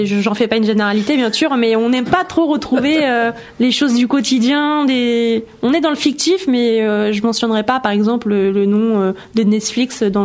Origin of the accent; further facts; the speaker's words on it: Pontoise, Île-de-France, France; born there; Je suis née à Pontoise, dans le même secteur.